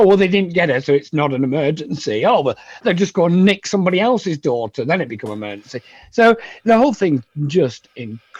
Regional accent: Bolton, North West England, United Kingdom; now in Plymouth, United Kingdom; I've been here 25 years. I'm originally from Bolton, so I'm not Plymouthian. But I feel like I am, because I've been here for 25 years.

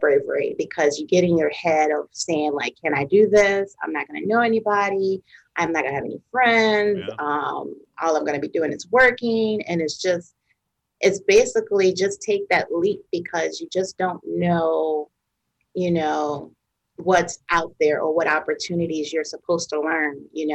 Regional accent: Chicago, Illinois, United States; Very quickly, obviously, you know, born and raised in Chicago.

